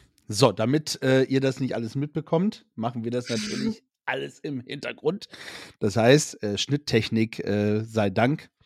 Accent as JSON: {"language": "German", "town": "Bremerhaven", "region": "Bremen", "country": "Germany", "said": "wir kommen aus dem Norden. Also nicht ganz aus Hamburg, sondern ein bisschen weiter unten aus der Bremerhavener Ecke, ne?"}